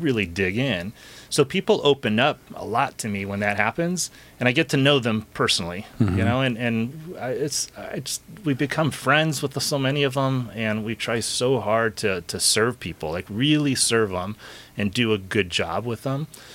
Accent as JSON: {"language": "English", "town": "San Clemente", "region": "California", "country": "United States", "tie": "born or raised there", "said": "So I grew up in San Clemente, great little town and small town."}